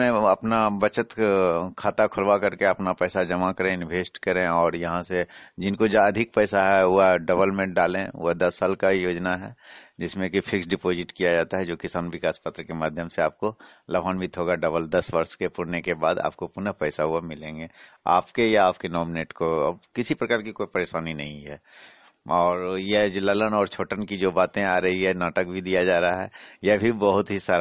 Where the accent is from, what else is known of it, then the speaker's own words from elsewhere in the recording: Ratanpur, India; मैं रतनपुर पंचायत के रहने वाला हूँ।